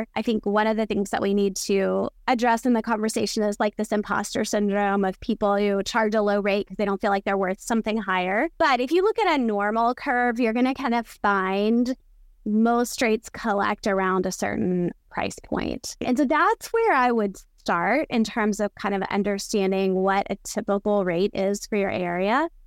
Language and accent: English; Florida, United States; I'm from Florida, so there are a lot of beach towns in Florida, which are fantastic.